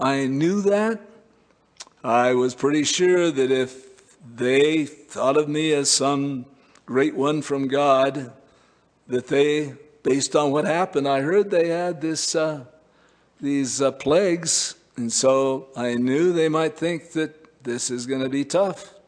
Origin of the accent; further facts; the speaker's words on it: Montana, United States; No, I'm from Montana. Montana wasn't in the Civil War